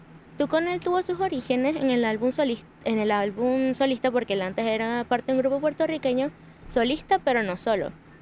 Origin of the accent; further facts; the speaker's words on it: Venezuela; Crecí con ella toda mi vida, a pesar de que soy venezolana.